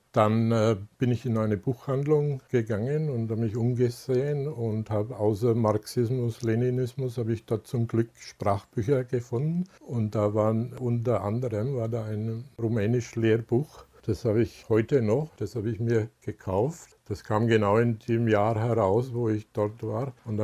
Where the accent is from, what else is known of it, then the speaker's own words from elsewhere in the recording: Bavaria, Germany; Früher war ja noch die amerikanische Besatzungsmacht dort in Bayern, wo ich aufgewachsen bin.